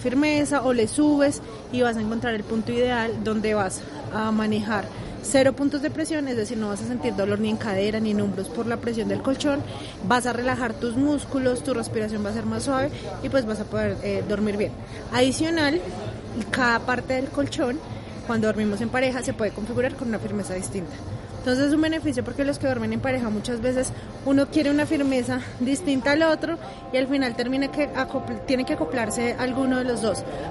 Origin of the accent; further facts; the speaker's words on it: Colombia; nosotros como colombianos cada vez debemos despertar más la conciencia